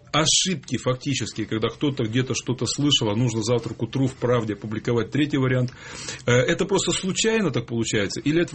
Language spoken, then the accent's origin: Russian; Altai Krai, Russia; я рос на Алтае. И в маленьком городке, и в средней школе. Рядом с нами была, был такой городок, но сейчас есть город Горняк на границе Алтайского края и Казахстана.